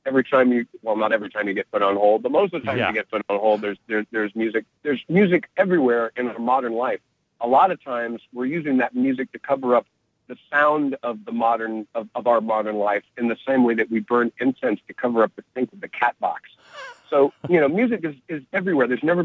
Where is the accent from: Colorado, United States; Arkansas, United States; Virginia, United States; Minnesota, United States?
Colorado, United States; born there; also born or lived in New York / Connecticut / California / Kansas City; Well, I was born in Colorado.